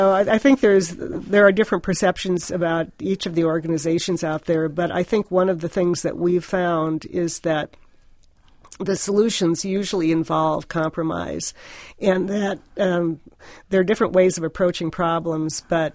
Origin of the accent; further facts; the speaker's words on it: South Dakota, United States; now in Nevada, United States; And I'm from South Dakota, so that makes me almost a native Nevadan.